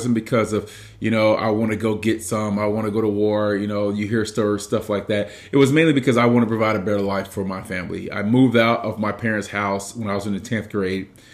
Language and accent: English; Mobile, Alabama, United States; also born or lived in Los Angeles, California; Born and raised in Mobile, Alabama. Went off to South Central LA for a little bit of high school.